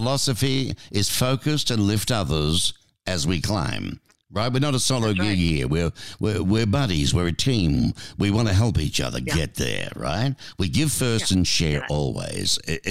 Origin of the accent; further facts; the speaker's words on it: Australia; if you're English, but I'm an Aussie, so it's grants, alrighty